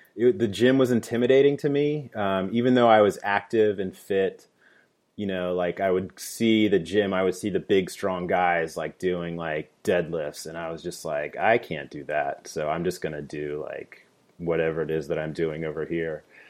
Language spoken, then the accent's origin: English; Dayton, Ohio, United States; And so left Washington, D.C., moved back to my hometown in Dayton, Ohio, and helped start